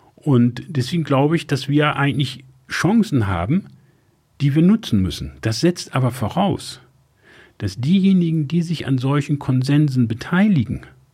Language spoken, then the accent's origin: German; Bremen, Germany; born there; Ich bin gebürtiger Bremer.